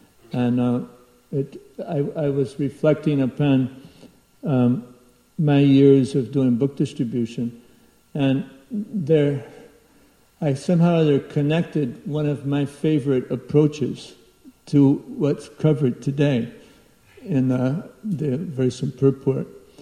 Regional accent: Nashville, Tennessee, United States; And I'd say, "Well, I'm from Nashville."

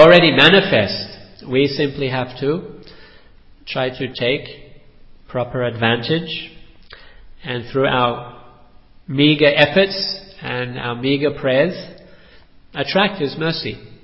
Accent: Australia; moved away; also born or lived in India / China; Well, I'm from Australia a long time ago. I left a long time ago. And for the past many years, I have been in India and then China.

